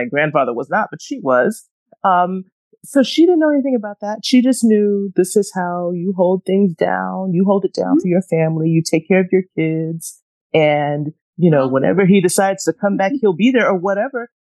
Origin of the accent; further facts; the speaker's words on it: Atlanta, Georgia, United States; I'm not from New York, I'm from Atlanta. So whatever was already going on in New York, it hadn't reached Atlanta yet.